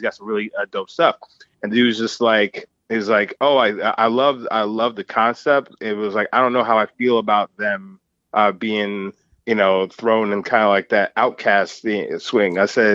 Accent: Islandia, New York, United States; I grew up, born and raised in Long Island. You know, spent all of my formidable years out there. Grew up in, well, outside of Central Islip, which is a predominantly black neighborhood.

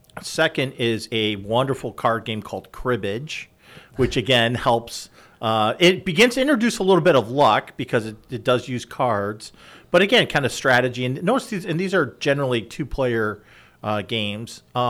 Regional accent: Illinois, United States; So we grew up in the Chicagoland area, so he would do the Chicago Tribune's crossword puzzle

